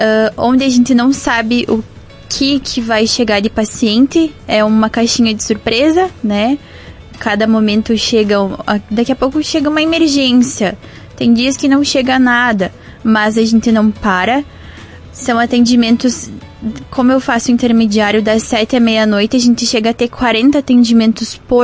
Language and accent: Portuguese; Lagoa Vermelha, Rio Grande do Sul, Brazil; Sou aqui de Lagoa Vermelha mesmo.